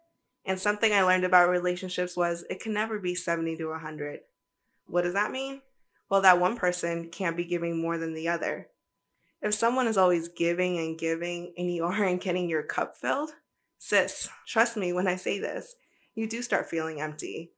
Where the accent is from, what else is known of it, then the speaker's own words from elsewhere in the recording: Virginia, United States; first language Spanish; English is a second language; also born or lived in Cochabamba, Bolivia; now in Puerto Rico; I don't have an accent, but my first language will always be Spanish. I was born in Cochabamba, Bolivia, but my parents and I came to the States when I was a baby, 6 months to be exact. And since then, Northern Virginia has always been home.